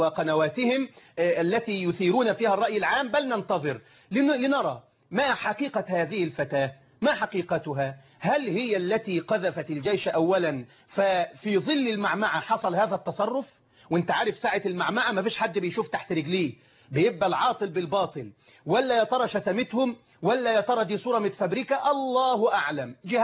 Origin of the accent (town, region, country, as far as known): Egypt